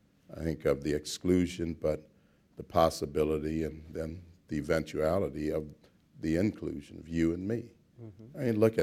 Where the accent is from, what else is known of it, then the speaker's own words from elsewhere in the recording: Georgia, United States; There were obviously things wrong when I grew up in Georgia, and that was pointed out.